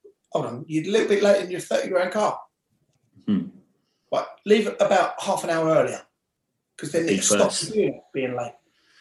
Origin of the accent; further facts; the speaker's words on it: West London, London, United Kingdom; I'm from West London.